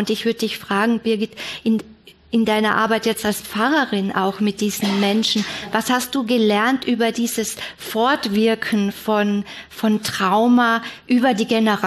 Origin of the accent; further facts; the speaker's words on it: Austria; ich bin in Österreich aufgewachsen